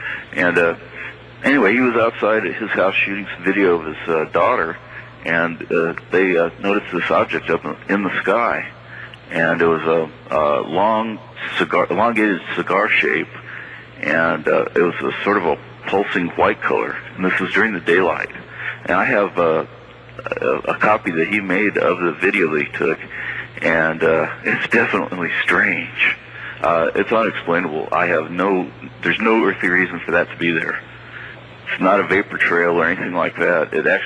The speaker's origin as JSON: {"language": "English", "town": "Hobart", "region": "Oklahoma", "country": "United States", "tie": "born or raised there", "said": "Yes, I was born in Hobart, and I've lived here most of my life. I've spent some time in the West Coast, but most of my life I've been here."}